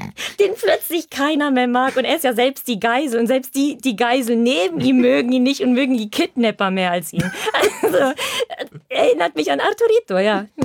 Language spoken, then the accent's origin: German; Silesian Voivodeship, Poland; Deshalb darf ich das sagen. Bei uns in Schlesien, wenn es kein Corona ist und es ist Frühling, kommen die Männer immer in so einem Polo-T-Shirt, schön reingesteckt in die Jeans